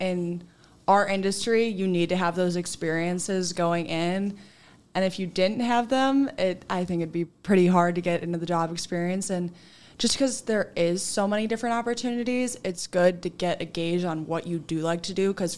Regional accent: Illinois, United States; I'm a junior from the Chicagoland area.

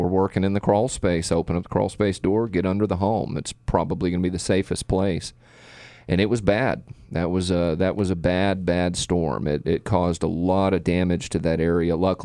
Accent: Texas, United States; I grew up in Texas. I did a lot of work in Oklahoma. I've seen my fair share of tornadoes.

